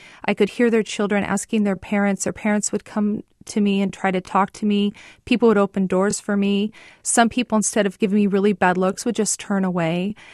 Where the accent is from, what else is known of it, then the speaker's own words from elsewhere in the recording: United States; I'm living here in America, which is my home country